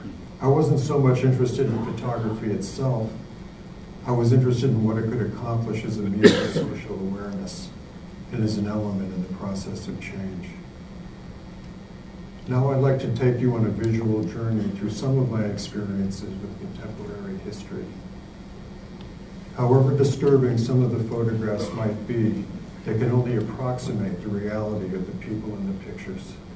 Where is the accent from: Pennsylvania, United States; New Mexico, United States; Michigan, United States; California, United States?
New Mexico, United States; now in New York, United States; I came to New York from New Mexico in 1980.